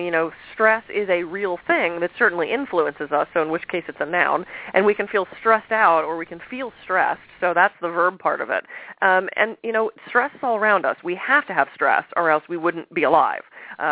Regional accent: Pittsburgh, Pennsylvania, United States; I had very middle of the road. I grew up in Pittsburgh, where there was not, especially in the 70s and 80s, not a lot of alternative medicine.

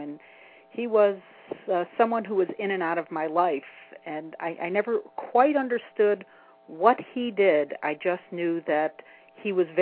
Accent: Syracuse, New York, United States; now in Massachusetts, United States; But as I said, I grew up in Syracuse, New York. I now live in Massachusetts.

